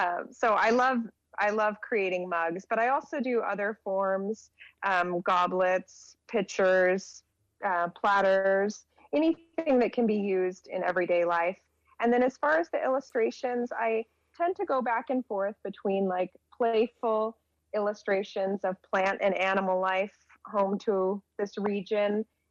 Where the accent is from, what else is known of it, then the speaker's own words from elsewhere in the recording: Juneau, Alaska, United States; also born or lived in Montana; I am a ceramic and illustration artist, born and raised in Juneau, went to school, got a BFA in Montana, and moved back here